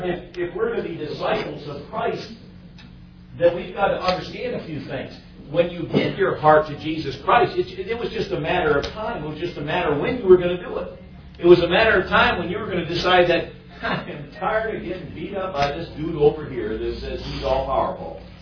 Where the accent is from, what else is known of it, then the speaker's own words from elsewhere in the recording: Lansing, Michigan, United States; Pastor Dance, our administrator from Lansing. He's our administrator, pastor from Lansing. That's my hometown.